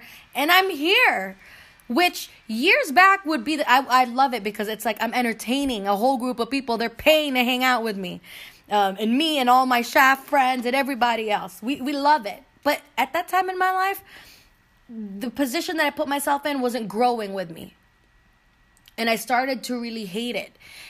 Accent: California, United States; moved away; because I'm from California and I came here young

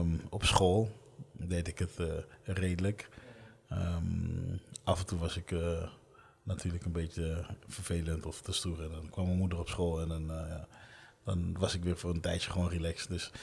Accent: Rotterdam, South Holland, Netherlands; Ik kom toen pas in Nederland. Daar ben ik opgegroeid in Delfshaven in Rotterdam. Hele gezellige buurt, heel veel vrienden.

